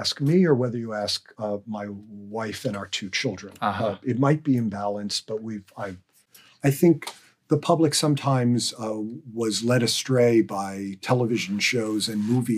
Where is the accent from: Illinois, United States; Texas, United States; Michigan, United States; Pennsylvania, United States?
Pennsylvania, United States; I've played multiple sports, even growing up in Pennsylvania. The quintessential Pennsylvania sports of football and wrestling.